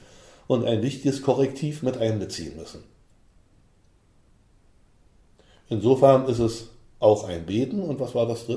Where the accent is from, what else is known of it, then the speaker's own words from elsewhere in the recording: Berlin, Germany; also ich bin gebürtiger Berliner und bezeichne das als meine Heimat